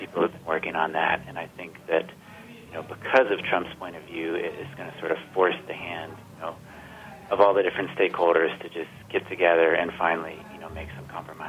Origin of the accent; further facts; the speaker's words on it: Georgia, United States; I grew up in Georgia, where Sonny Perdue was governor in the early 2000s